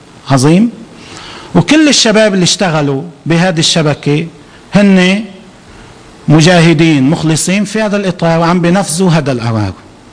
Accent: Lebanon; أنا مواطن لبناني وإن شاء الله مواطن صالح،

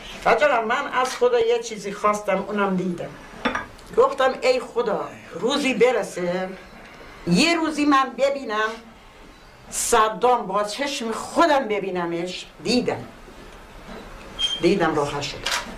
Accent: Iran; مسلمان مسیحی همه همون یکی هستیم، ما ایرانی هستیم.

